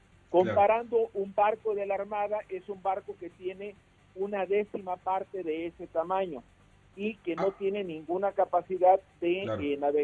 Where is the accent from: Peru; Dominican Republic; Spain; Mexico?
Mexico; Finalmente, como mexicanos, tenemos que defender la Constitución.